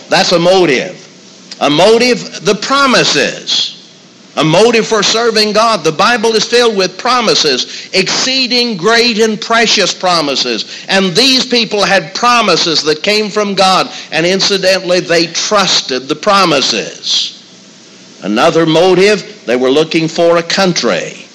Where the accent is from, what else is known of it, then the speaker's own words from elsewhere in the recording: New Martinsville, West Virginia, United States; I grew up in New Martinsville, West Virginia.